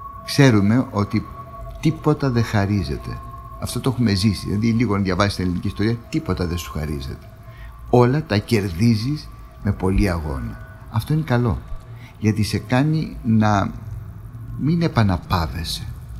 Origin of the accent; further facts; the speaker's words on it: Greece; εγώ στην Ελλάδα γεννήθηκα, στην Ελλάδα έζησα, πέρα από το διαστήματα στο εξωτερικό, και χαίρομαι που είμαι Έλληνας.